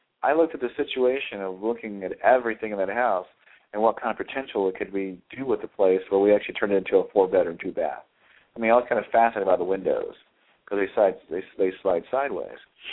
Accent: Ohio, United States; It was, and to me, I'm from Ohio, okay?

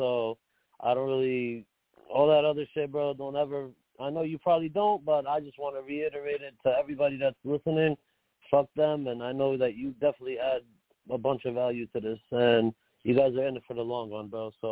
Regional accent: Brooklyn, New York, United States; I'm from Brooklyn.

